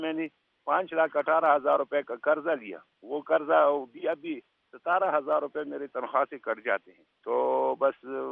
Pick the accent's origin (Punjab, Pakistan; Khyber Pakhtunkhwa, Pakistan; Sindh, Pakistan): Khyber Pakhtunkhwa, Pakistan; Parachinar; اور پاڑا چنار کرم ایجنسی. میرا والد جو تھا وہ ایف سی میں تھا, ہمارا اپنا گھر ہی نہیں تھا. میں ماموں کے گھر پیدا ہوا